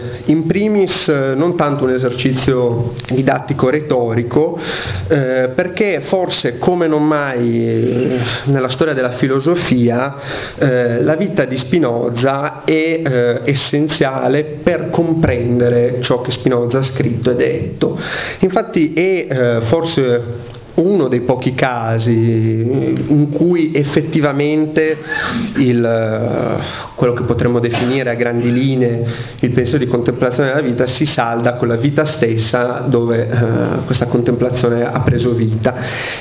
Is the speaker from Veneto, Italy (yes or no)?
yes; Venice, Veneto, Italy; lo dico in primis da veneziano